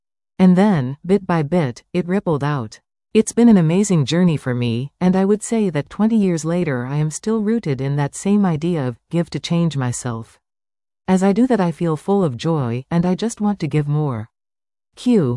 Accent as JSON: {"language": "English", "region": "California", "country": "United States", "said": "And I was from Silicon Valley."}